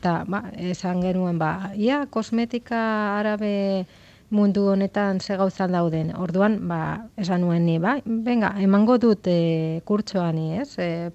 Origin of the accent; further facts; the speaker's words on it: Pamplona, Navarre, Spain; ni Iruñakoa naiz, baina ama Gipuzkoarra, Azkoiteakoa